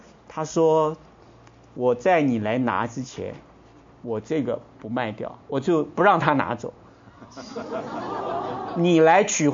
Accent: Taiwan; 后来他说你是台湾来的，我说你怎么知道我是台湾来的？我的普通话讲得比你好啊，因为我在中国大陆有时候出差啊，中国大陆北方人说我是南方人

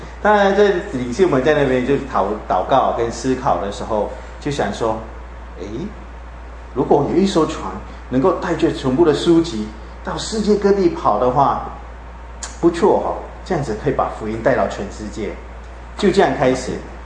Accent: Malaysia; 我从马来西亚来

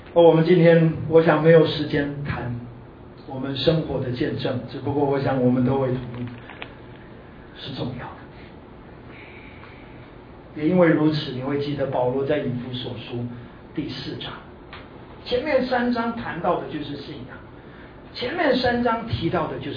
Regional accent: Kaohsiung, Taiwan; 我记得小时候在高雄长大的时候，跟着我的妈妈去市场买菜

